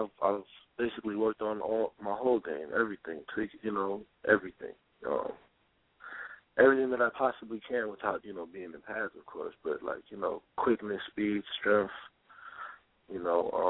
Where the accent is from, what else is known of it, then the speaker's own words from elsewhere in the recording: New York, United States; Because, you know, a lot of times growing up in New York, you don't really know anything besides it, you know?